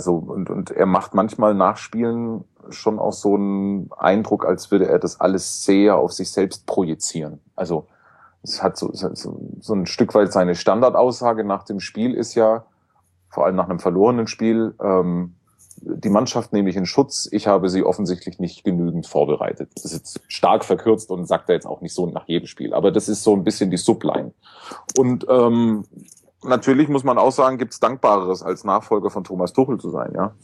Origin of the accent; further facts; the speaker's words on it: Stuttgart, Baden-Württemberg, Germany; kann ich als Stuttgarter, ich komme ja daher